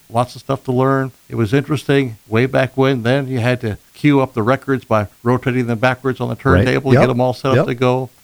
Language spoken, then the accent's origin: English; Yankton, South Dakota, United States; also born or lived in Boston; I grew up in Yankton. I was born in Boston, Massachusetts.